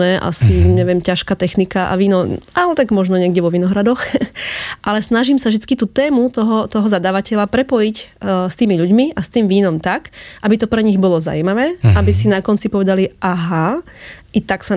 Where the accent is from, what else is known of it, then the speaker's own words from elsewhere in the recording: eastern Slovakia, Slovakia; now in Pezinok, Slovakia; ja som z východného Slovenska a tam sa tvrdí, že pijeme iba teda tvrdé a pálenku, ale asi štatisticky to pravda bude, ale postupne som sa dostala na to západné Slovensko, kde som žila a pracovala